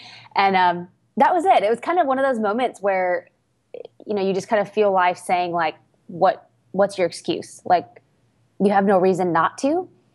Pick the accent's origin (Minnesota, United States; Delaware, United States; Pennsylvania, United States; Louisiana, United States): Minnesota, United States; moved away as an adult; now in Nashville, United States; I was born and raised up in Minnesota. I went to school in Wisconsin. Made a drastic move to Nashville.